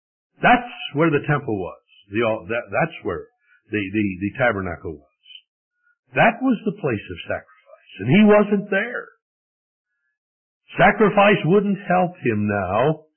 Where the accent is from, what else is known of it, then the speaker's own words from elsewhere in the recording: Missouri, United States; I grew up in Missouri. Missouri used to be known for its mules.